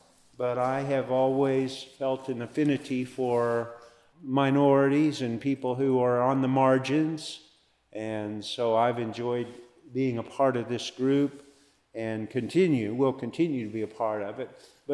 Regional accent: Hobbs, New Mexico, United States; I believe growing up in Hobbs, New Mexico, I believe we had white swimming pools

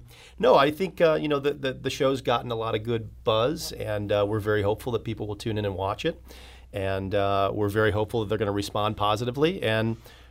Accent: St. Louis, Missouri, United States; I'm from St. Louis. I love this city

